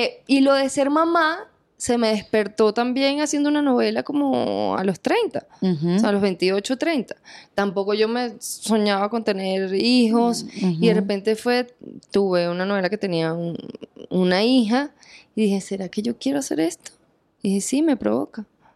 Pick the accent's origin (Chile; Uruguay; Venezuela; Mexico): Venezuela; moved away as an adult; now in Colombia; A mí me preocupó cuando llegué a Colombia, que, claro, vengo de Venezuela a protagonizar